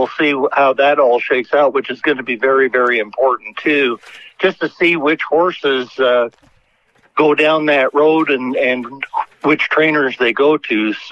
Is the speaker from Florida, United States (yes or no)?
no; Washington, United States; specifically at Playfair in my hometown